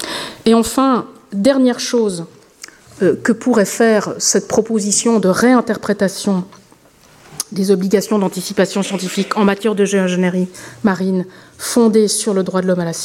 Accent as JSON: {"language": "French", "country": "Switzerland", "said": "Je parle en tant que Suissesse, véritablement, de débattre au Parlement"}